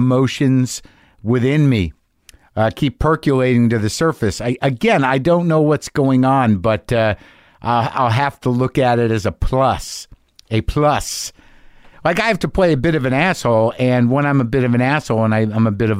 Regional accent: New Mexico, United States; I kind of grew up with it. I mean, I grew up in New Mexico.

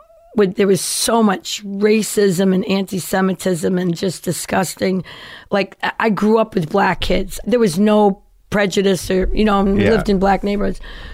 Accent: Brooklyn, New York, United States; So I get to this commune. There's no electricity. I'm this kid from Brooklyn.

